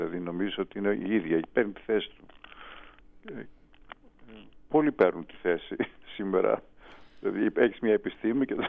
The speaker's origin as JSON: {"language": "Greek", "region": "Crete", "country": "Greece", "said": "γιατί είμαι από την Κρήτη, γιατί έχω μεγαλώσει σε μια τέτοια κοινότητα"}